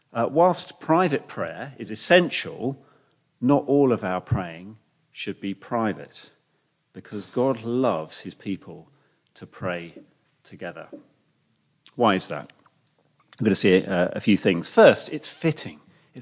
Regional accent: London, United Kingdom; When I was growing up in North London, we'd always go and see the lights together.

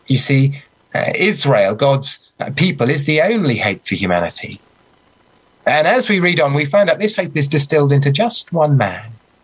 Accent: United Kingdom; There's very little I can do about being a white British male.

